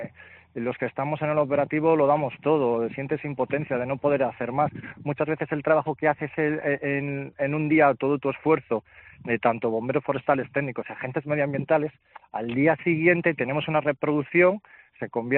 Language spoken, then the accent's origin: Spanish; Puebla de Sanabria, Castile and León, Spain; yo soy de Puebla de Sanabria